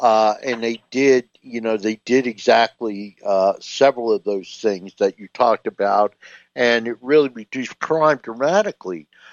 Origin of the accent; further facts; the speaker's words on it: New York, United States; I grew up outside New York City as a young person. I still have a lot of friends. I still have a lot of friends in New York.